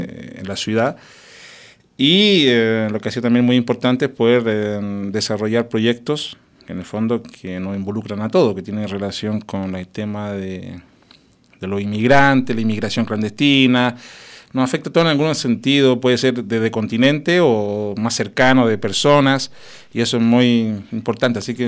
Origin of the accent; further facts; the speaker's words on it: Lautaro, Araucanía, Chile; born there; nací básicamente en un pueblo muy pequeño, que se llama, pequeño de físico, pero grande de corazón, ¿no? Que se llama Lautaro. Lautaro está al sur de la capital de Santiago de Chile, en la región de la Araucanía